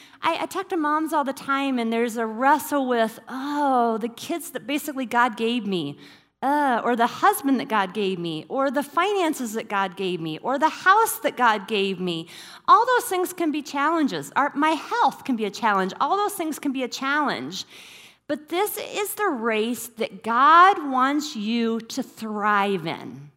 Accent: Iowa, United States; And I was born and raised in Iowa. And I know what it means. We live in the desert now

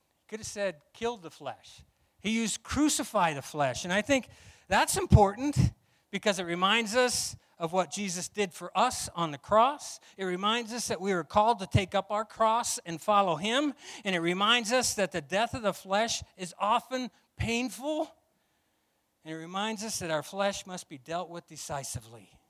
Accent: Iowa, United States; I was part of a drum and bugle corps group in my hometown, small little town in Iowa, called

